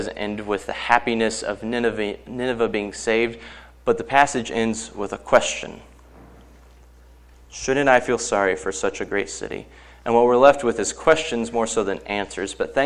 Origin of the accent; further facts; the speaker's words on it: Indianapolis, Indiana, United States; I'm from Indianapolis, so, I mean, Colts are my team.